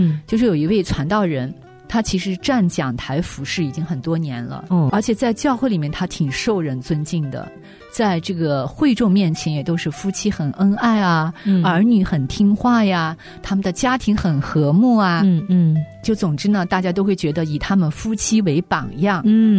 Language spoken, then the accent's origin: Chinese; China; 我们中国人